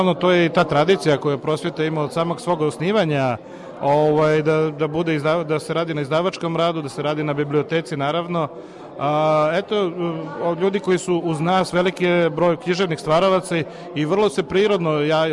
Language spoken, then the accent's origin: Serbian; Leskovac, Southern and Eastern Serbia, Serbia; ja sam rođen u Leskovcu, ja sam Moravac, a on je Hercegovac